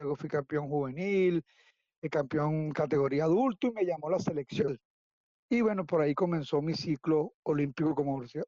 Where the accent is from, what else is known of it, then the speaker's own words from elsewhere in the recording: Los Teques, Miranda, Venezuela; Sí, vivo aquí, nací en Los Teques en 1967, el 10 de marzo